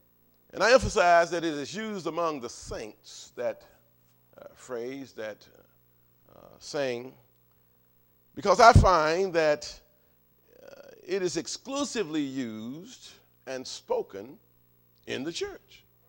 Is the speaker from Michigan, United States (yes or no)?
no; Winston-Salem, North Carolina, United States; Since I was a little boy, growing up in Winston-Salem, as the pastor said